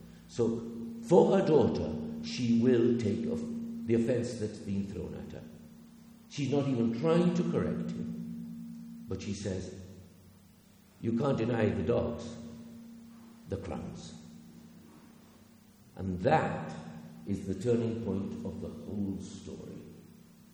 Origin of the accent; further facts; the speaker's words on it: Argentina; Because, you all know, I grew up in Argentina